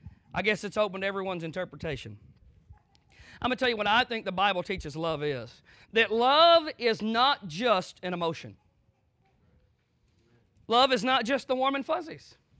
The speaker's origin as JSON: {"language": "English", "region": "the South", "country": "United States", "said": "You know, I come from the South."}